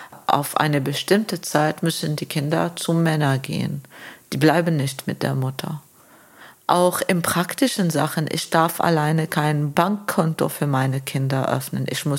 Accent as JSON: {"language": "German", "country": "Lebanon", "said": "Ich meine, ich bin Libanesin"}